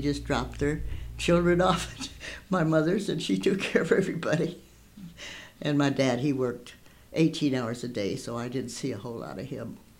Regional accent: Fostoria, Ohio, United States; born there; I was born in Fostoria, Ohio, on September 24, 1929.

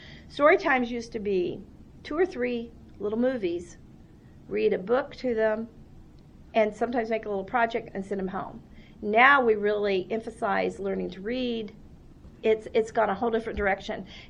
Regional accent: Oak Grove, Missouri, United States; I'm from Oak Grove. I was used to the library that size.

